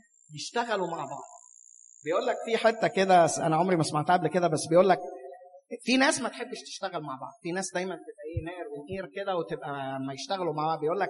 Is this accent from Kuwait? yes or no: no; Egypt; واحنا ساعات كمصريين ما يعني النظام ده عندنا في مصر حاجه يعني مش موجود،